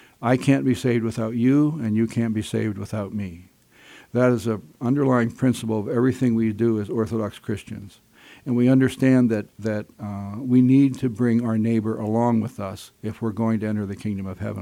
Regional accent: Pennsylvania, United States; now in Alaska, United States; Because I'm from Pennsylvania, and I liked Pennsylvania just fine, but this is what I felt called to do.

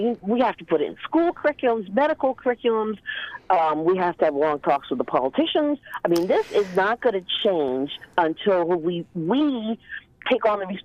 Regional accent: New York City, New York, United States; You know, I'm white. My ancestors came from Europe, and I came from the East Coast, New York City area. And boy, when I moved up here, I was told you will have to speak a lot less

